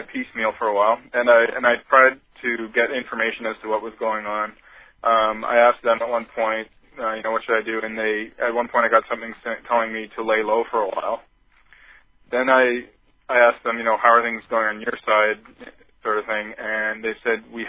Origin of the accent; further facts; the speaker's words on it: Canada; I mean, I'm personally Canadian.